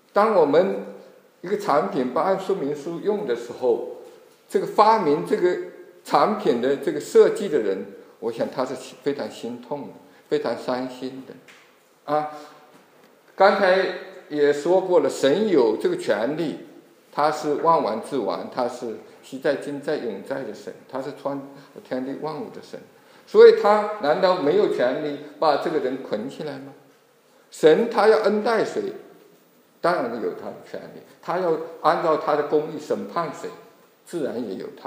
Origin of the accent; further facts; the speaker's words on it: Yiwu, Zhejiang, China; 我小的时候，我在义乌出生啊，我老家义乌，我们那个时候宴席呢，也就是晚上摆的啊